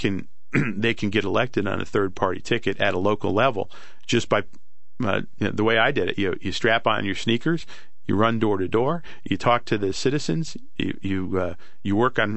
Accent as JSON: {"language": "English", "region": "New Jersey", "country": "United States", "tie": "born or raised there", "said": "my experiences fighting corporate power in my home state of New Jersey"}